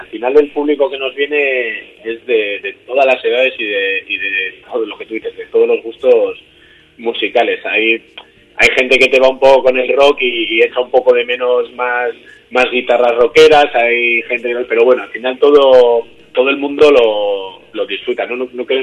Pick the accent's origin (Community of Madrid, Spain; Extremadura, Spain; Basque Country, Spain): Basque Country, Spain; Vitoria; yo soy de Vitoria, yo soy gasteiztarra